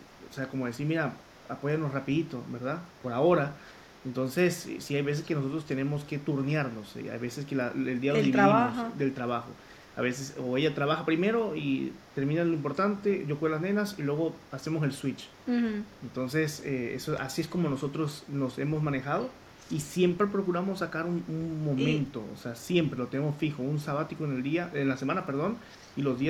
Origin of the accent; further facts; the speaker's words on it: Mexico; yo soy mexicano, ella es puertorriqueña, dos culturas completamente diferentes